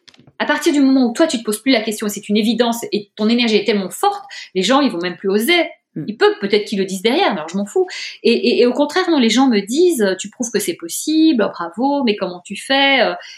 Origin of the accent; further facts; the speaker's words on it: Belgium; moi je viens de la Belgique